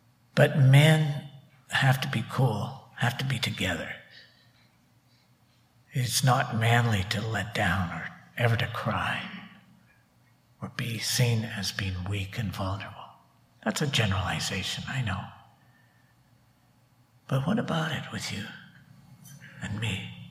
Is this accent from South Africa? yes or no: no; Calgary, Alberta, Canada; I grew up in Crescent Heights Baptist Church in Calgary, went to university there